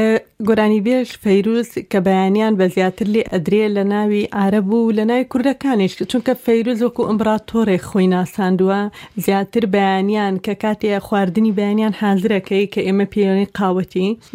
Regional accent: Iraq; هو الفيروز احنا همينا بالعراق

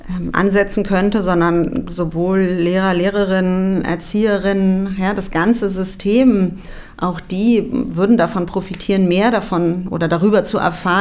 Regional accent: Berlin, Germany; now in Erfurt, Germany; ich komme ja aus Berlin, eine sehr, sehr große Stadt, eine sehr volle Stadt, eine sehr laute Stadt.

